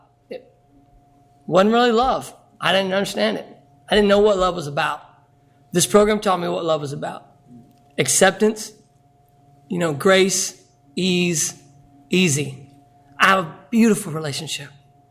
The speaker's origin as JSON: {"language": "English", "region": "Arkansas", "country": "United States", "said": "I'm from Arkansas. We don't do anything like this, man. Men do not do this. Men like drink and fight in Arkansas."}